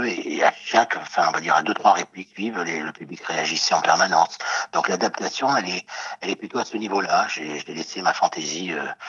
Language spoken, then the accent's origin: French; Marseille, Provence-Alpes-Côte d'Azur, France; puisqu'on est originaire de Marseille